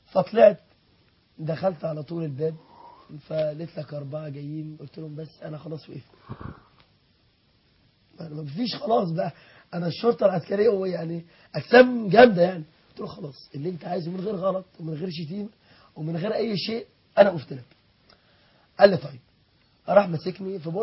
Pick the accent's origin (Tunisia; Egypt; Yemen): Egypt; احنا يعني انت مصري وانا مصري